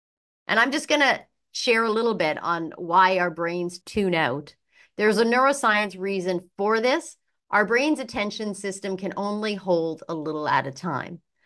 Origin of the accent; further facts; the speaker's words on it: Vancouver, British Columbia, Canada; from Vancouver.